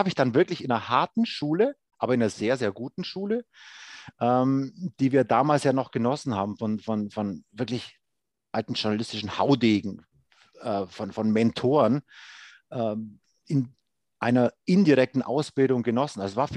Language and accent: German; Bavaria, Germany; was für mich natürlich Wahnsinn war, in meiner Heimat da Radio machen zu dürfen. Bei meinem AEV, bei meinen Eishockey-Jungs, da war ich schon als Schüler drin